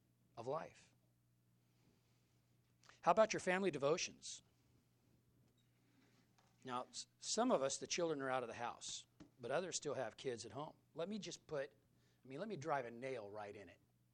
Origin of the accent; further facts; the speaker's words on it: Modesto, California, United States; because I'm from South Modesto.